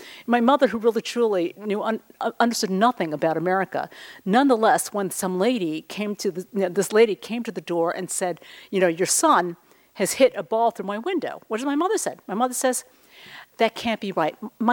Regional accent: Yonkers, New York, United States; And we were growing up in Yonkers, New York.

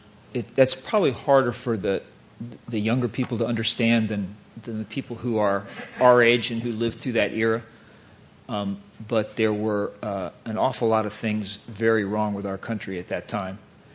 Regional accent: Midwest, United States; Well, sure, I come from the Midwest, from a small town.

